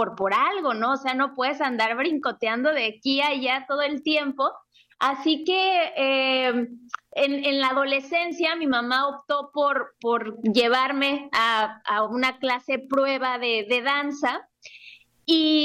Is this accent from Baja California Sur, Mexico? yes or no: yes; Los Cabos, Baja California Sur, Mexico; Yo soy de aquí, de Los Cabos